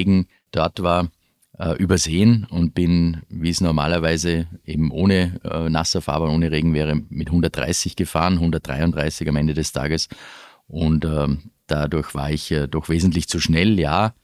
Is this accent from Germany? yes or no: no; Vorarlberg, Austria; selbstverständlich als Westösterreicher, als Vorarlberger, ist Skifahren im Winter auch ganz oben.